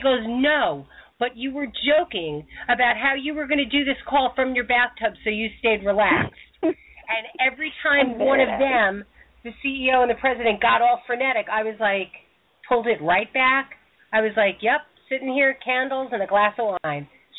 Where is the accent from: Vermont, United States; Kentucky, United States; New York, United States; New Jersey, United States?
New York, United States; So today we're broadcasting from my hometown, well, home area of Westchester County.